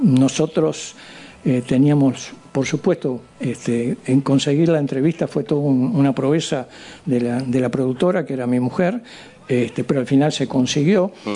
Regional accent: Uruguay; soy extraterrestre, vengo de Uruguay

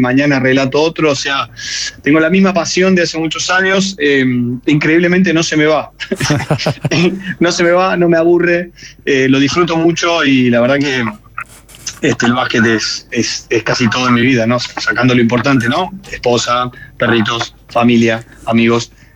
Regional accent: Villa Carlos Paz, Córdoba, Argentina; yo soy de Carlos Paz, a 30 kilómetros de Córdoba

